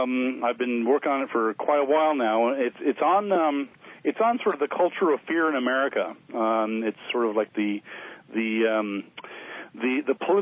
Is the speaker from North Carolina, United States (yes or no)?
no; Albuquerque, New Mexico, United States; they actually came to Albuquerque in my hometown after my book came out